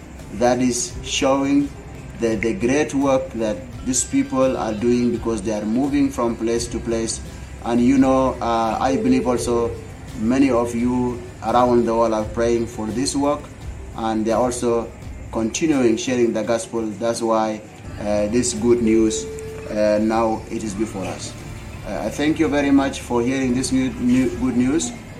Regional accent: South Sudan; I'm from South Sudan, now in Juba

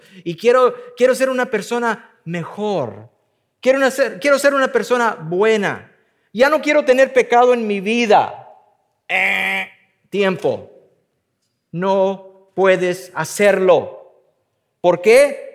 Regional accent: United States; nosotros como norteamericanos, como americanos, que podemos aprender mucho de nuestra propia cultura

